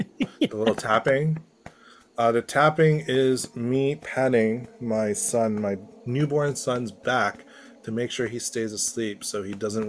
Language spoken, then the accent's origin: English; Toronto, Ontario, Canada; and I'm from Toronto